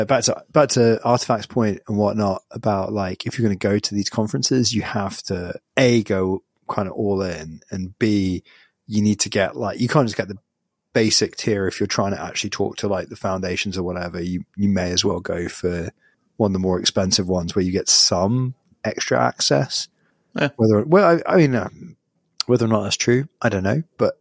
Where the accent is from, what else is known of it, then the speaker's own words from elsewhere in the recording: United Kingdom; I'm British